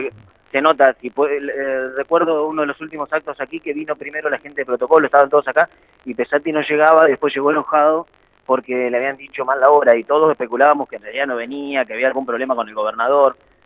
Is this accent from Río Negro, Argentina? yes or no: yes; Río Negro, Argentina; Yo soy de Talleres de San Antonio, Claudio.